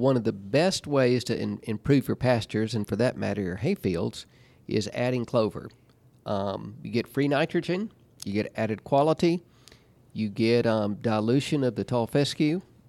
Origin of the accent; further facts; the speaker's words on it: Georgia, United States; moved away as an adult; We're originally from Georgia, so I don't advise people to move from Georgia after Christmas and arrive in Manitoba right above North Dakota December 29th